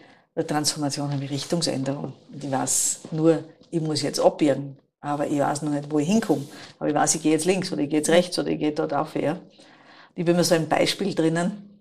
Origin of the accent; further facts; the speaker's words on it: Styria, Austria; Wir sind aus der Südoststeiermark